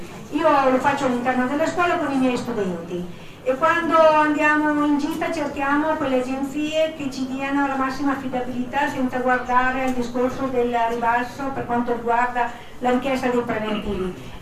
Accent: Mantua, Lombardy, Italy; provengo da Mantova

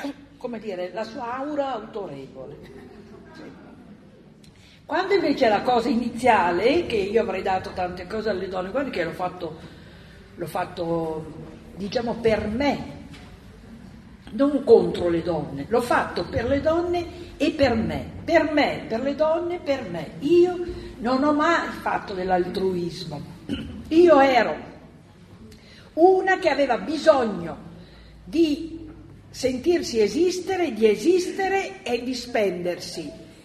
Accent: Veneto, Italy; Perché sono veneta, chiacchierona e così.

